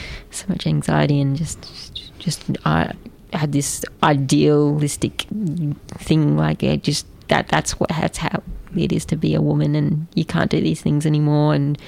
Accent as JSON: {"language": "English", "town": "Canberra", "region": "Australian Capital Territory", "country": "Australia", "tie": "born or raised there", "said": "Yeah, and I just never met any other trans people growing up in Canberra."}